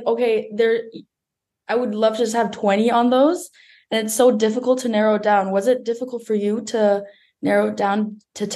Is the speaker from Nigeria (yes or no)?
no; Berlin, Germany; English is a second language; I'm from Berlin and it just gets too much after some time.